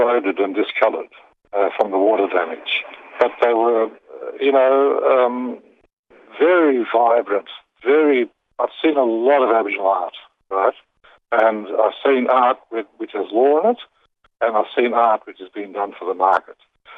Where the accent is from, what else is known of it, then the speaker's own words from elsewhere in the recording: Java, Indonesia; English is a second language; now in Kununurra, Australia; I come from Java, Indonesia. I was raised by Javanese village women.